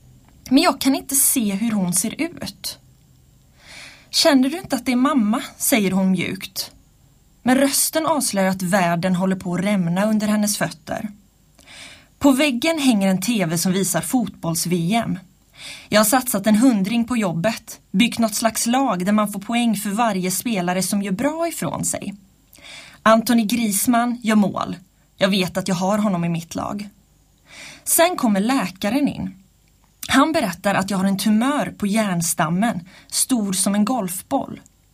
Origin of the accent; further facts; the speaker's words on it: Falköping, Västra Götaland County, Sweden; Jag är född och uppvuxen i Falköping där mina böcker utspelar sig